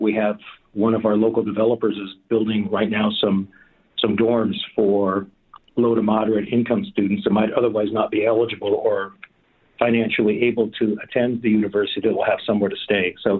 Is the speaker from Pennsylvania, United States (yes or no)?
no; Poway, California, United States; also born or lived in Sacramento / San Diego County; So I am actually a California native. I was born in Sacramento, and our family relocated to San Diego County when I was three. Lived in the South Bay for a while, then moved a little further north. We lived in Poway, went to Poway High School